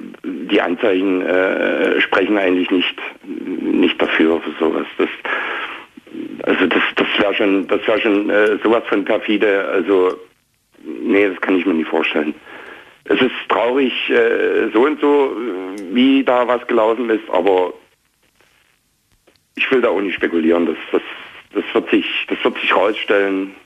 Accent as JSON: {"language": "German", "region": "Saxony", "country": "Germany", "said": "Also ich bin ja aus der Nähe von Dresden hier"}